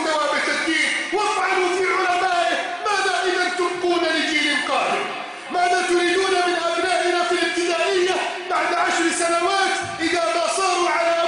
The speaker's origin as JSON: {"language": "Arabic", "country": "Egypt", "said": "بلدنا مصر"}